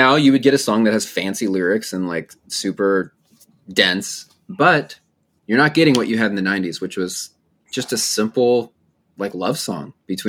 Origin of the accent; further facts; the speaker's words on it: California, United States; I grew up in Southern California.